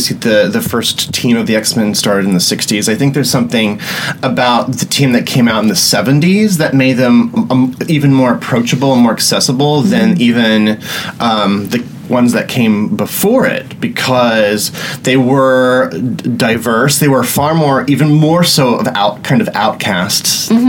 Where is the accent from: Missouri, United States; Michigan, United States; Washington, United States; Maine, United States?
Missouri, United States; born there; I'm not from New York. I was born in Missouri.